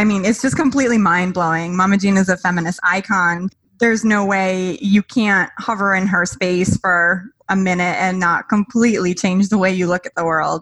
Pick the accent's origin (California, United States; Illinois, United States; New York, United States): New York, United States; now in Florida, United States; I was born on Long Island. I grew up all around the tri-state area and moving in and out of the five boroughs.